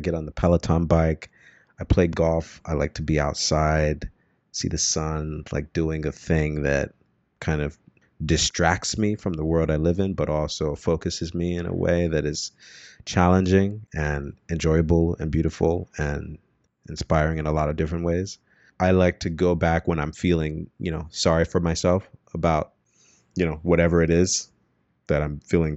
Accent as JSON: {"language": "English", "town": "Chicago", "region": "Illinois", "country": "United States", "said": "But, you know, I was from Chicago, and, you know, he was a community organizer in Chicago"}